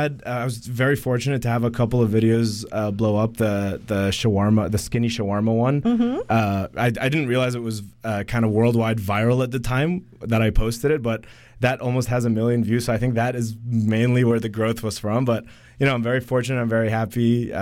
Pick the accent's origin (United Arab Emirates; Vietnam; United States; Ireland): United Arab Emirates; Al Ain, Abu Dhabi; also born or lived in Egypt; So I'm originally from Egypt, Egyptian born. Grew up most of my life in the United Arab Emirates, actually, a small town near Dubai. Around 2 hours away. It's called Al Ain.